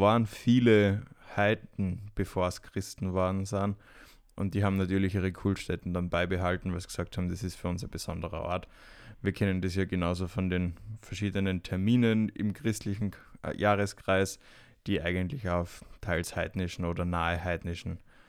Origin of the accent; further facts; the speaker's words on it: Austria; Wallfahrtsorte in Österreich, der ca. 20 Kilometer von meinem Heimatort entfernt ist.